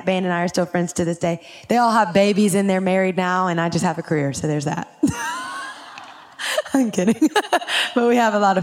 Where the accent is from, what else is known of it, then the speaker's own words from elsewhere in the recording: Louisiana, United States; I've never seen the snow. I'm from Louisiana.